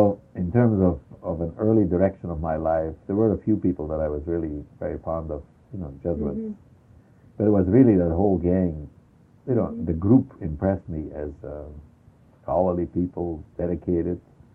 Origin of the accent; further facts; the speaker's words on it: Belgium; I grew up in Belgium. 13 years old when the war started.